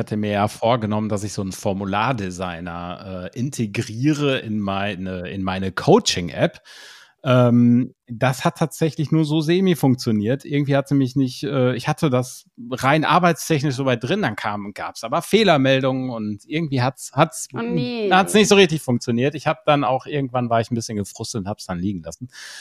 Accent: North Rhine-Westphalia, Germany; Ich als Westfale kannte das Wort tatsächlich vorher gar nicht.

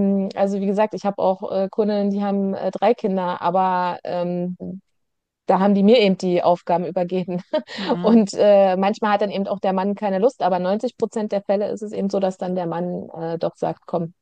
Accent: Berlin, Germany; bin auch selber tatsächlich in der Immobilie aufgewachsen in Berlin

